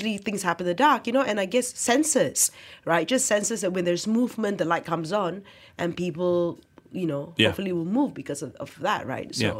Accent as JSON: {"language": "English", "country": "Brunei", "tie": "born or raised there", "lives_now": "Kuching, Malaysia", "said": "I remember growing up in Brunei, and you know, the homes, we weren't gated."}